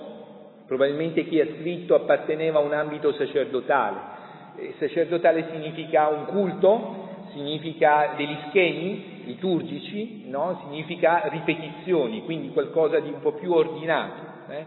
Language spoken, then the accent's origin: Italian; Grottaglie, Apulia, Italy; per cui io che vengo da Grottaglie sono un po' più sensibile anche a questa tradizione delle ceramiche, no?